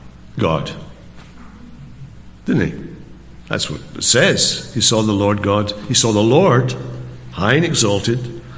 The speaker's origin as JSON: {"language": "English", "region": "Scotland", "country": "United Kingdom", "said": "I'm a Scotsman"}